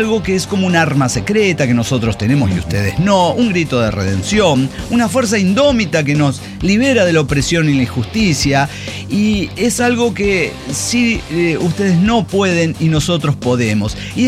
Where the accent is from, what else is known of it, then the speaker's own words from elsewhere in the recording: Avellaneda, Santa Fe, Argentina; de Avellaneda, Santa Fe.